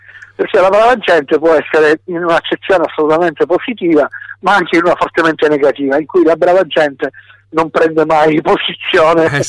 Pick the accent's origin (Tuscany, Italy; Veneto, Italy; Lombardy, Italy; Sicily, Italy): Sicily, Italy; Catania; Intanto siamo di Catania